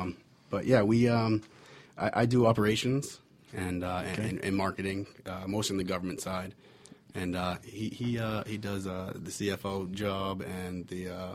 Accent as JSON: {"language": "English", "town": "Boston", "region": "Massachusetts", "country": "United States", "lives_now": "Atlanta, United States", "said": "went all over, and I was stationed in Savannah, Georgia. Mm. And that's how I ended up in Atlanta. I'm from Boston, so."}